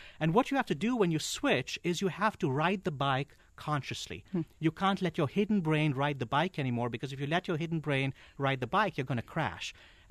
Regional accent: India; when I grew up in India, religion was a really big deal

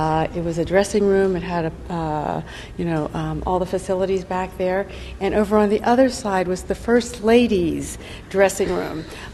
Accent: Pennsylvania, United States; I'm not from the South, and I always tell people, though, I'm from southwestern Pennsylvania.

